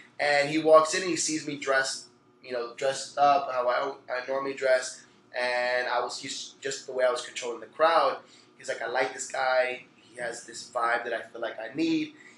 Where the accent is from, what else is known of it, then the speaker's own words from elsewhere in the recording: Orlando, Florida, United States; also born or lived in Puerto Rico; You know, I was born in Puerto Rico, raised in Orlando, Florida.